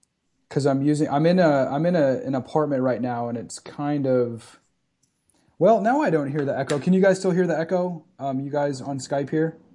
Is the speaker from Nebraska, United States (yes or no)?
yes; Nebraska, United States; now in California, United States; I mean, I grew up in Nebraska, so I'm, you know, I've grown up in cold weather